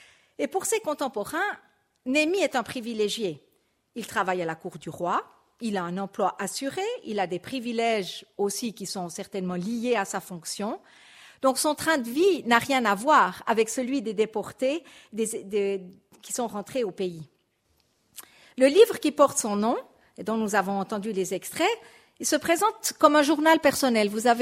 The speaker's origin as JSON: {"language": "French", "town": "Nyon", "region": "Vaud", "country": "Switzerland", "tie": "born or raised there", "lives_now": "Moutier, Switzerland", "said": "Certains d'entre vous me connaissent, même depuis mon enfance, puisque j'ai grandi dans la région de Nyon. Pour les autres, j'habite depuis 20 ans à Moutier, plus de 20 ans, d'où mon accent que vous reconnaissez peut-être un peu."}